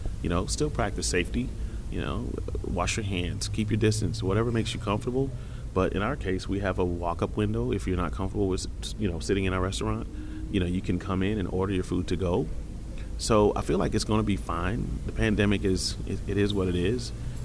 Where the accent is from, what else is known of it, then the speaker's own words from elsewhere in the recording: South Carolina, United States; And being that I'm from South Carolina, of course I'm going to be, you know, lenient towards the fact that South Carolina is where it started.